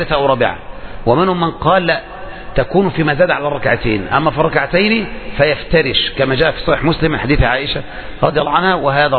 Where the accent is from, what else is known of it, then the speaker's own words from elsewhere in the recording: Egypt; يعني عند عوام الناس عندنا في مصر وإلا بقى أنت تروح المملكة